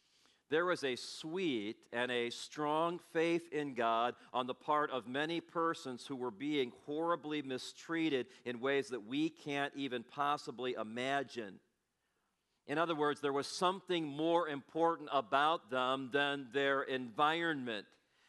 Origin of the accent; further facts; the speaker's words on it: Gary, Indiana, United States; Bob and I grew up together in Gary.